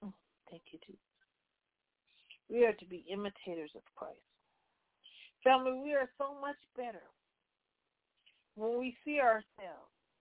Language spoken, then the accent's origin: English; Compton, California, United States; She was reminding us, growing up in Compton. I always have to say, you know, it's a different thing when you're growing up in Compton.